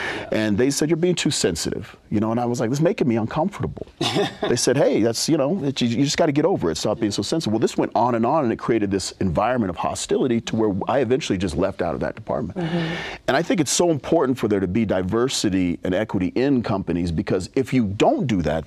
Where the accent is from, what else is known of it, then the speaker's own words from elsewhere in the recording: Salt Lake City, Utah, United States; So I grew up here in Utah. I grew up in Sugar House. And, you know, when we moved here in 1986, it was like I would be the only Black guy everywhere.